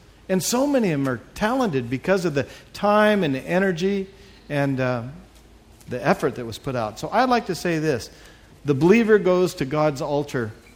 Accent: United States; I said, well, of course I'm a Christian. I'm American.

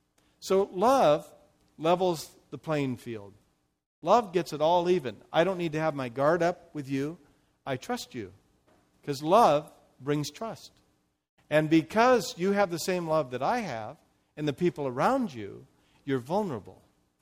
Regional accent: Portland, Oregon, United States; Now, when I grew up in Portland, Oregon, our city was divided by the Willamette River.

